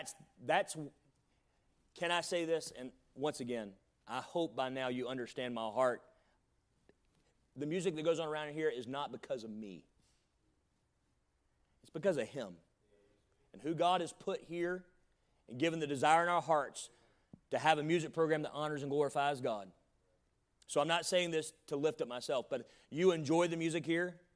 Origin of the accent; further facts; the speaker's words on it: the South, United States; accent: Southern; Now, I'm from the South, and I have a little bit of an accent, I've been told. So that's going to come out when I sing.